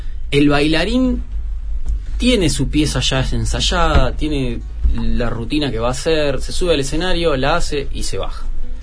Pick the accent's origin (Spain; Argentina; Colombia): Argentina; Gutiérrez, Buenos Aires Province; Yo soy de Gutiérrez, un pueblito que queda entre Capital Federal y La Plata.